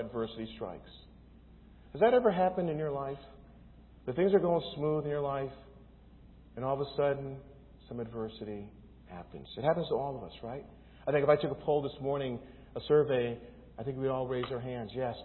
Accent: New York City, New York, United States; now in Northridge, United States; our family, when we came from New York City area, we experienced our very first earthquake in 1995.

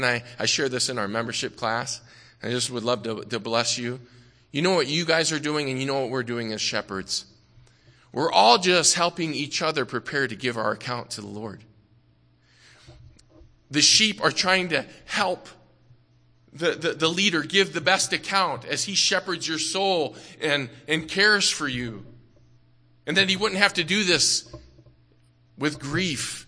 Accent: Illinois, United States; I'm from the Midwest, grew up west of Chicago in Ogle County, the leading corn-producing county in the state of Illinois.

